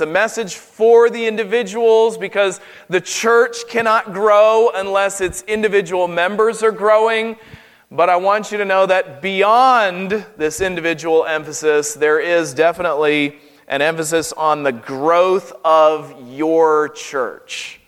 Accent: North Carolina, United States; I'm from North Carolina, which is a state in southern United States, and I don't really have an accent, but I grew up in an area where everybody talked like this

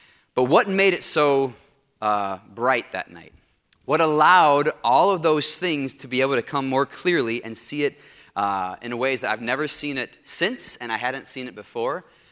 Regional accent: Indiana, United States; I don't know if you've seen a shooting star, but growing up in Northwest Indiana, right outside Chicago, there are not a lot of shooting stars.

